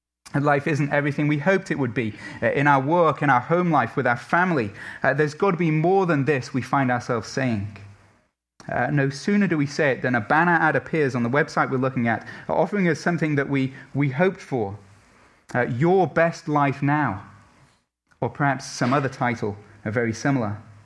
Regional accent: England, United Kingdom; now in United States; I'm saying this even as an Englishman. You know, I've been in America long enough to realize that feelings matter.

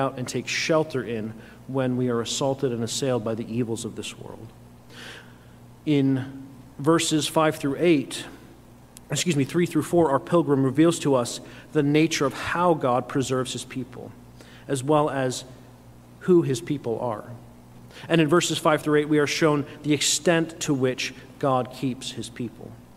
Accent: Southwest, United States; Growing up in the American Southwest, the mountains sort of become part of your everyday existence.

